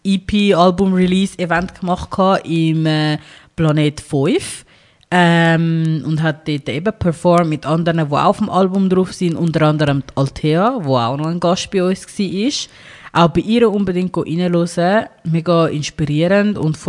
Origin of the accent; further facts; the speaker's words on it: Zurich, Switzerland; vor allem eben ich als Zürcherin